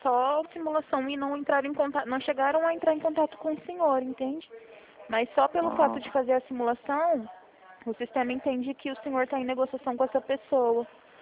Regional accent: Presidente Prudente, São Paulo, Brazil; eu sou de Presidente Prudente.

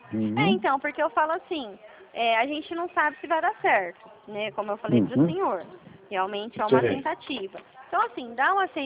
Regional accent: Dracena, São Paulo, Brazil; Eu sou de Dracena.

